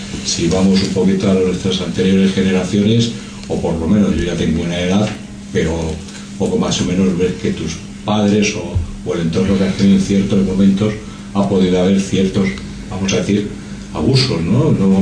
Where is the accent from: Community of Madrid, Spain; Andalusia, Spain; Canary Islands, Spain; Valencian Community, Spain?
Community of Madrid, Spain; Madrid; por lo menos los que somos de aquí de Madrid, sí deberíamos conocerlo